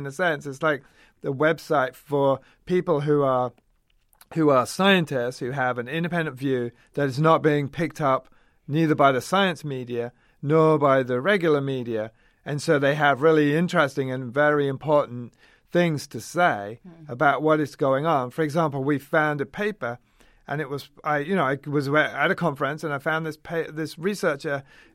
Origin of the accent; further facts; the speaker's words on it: United Kingdom; So I did a PhD in England. So I'm British. Did a PhD in England in plant virology.